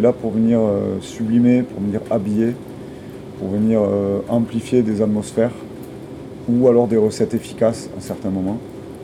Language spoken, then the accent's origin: French; south of France, France; Peut-être parce qu'on vient du Sud.